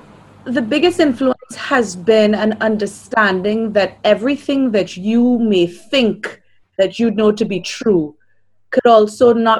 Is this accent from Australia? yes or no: no; Trinidad & Tobago; also born or lived in Barbados / Jamaica / Canada; I am, I like to say, a Caribbean woman, person. I was born in Trinidad and Tobago